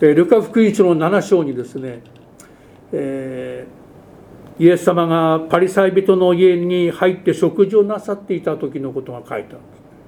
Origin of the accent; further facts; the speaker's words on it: Tohoku, Japan; born there; まあ、私は東北の生まれなもんですからこのニュアンスが少し分かる気がするんですね